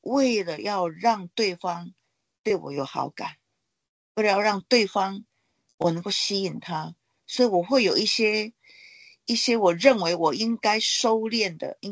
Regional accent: Taiwan; 那这我们台湾人观念是爱人

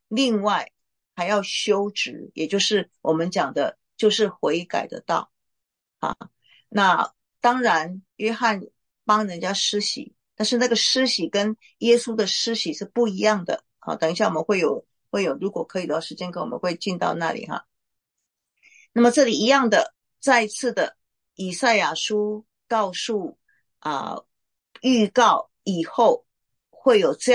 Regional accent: China; 有人说为什么神不选我们中国人做他的选民呢？

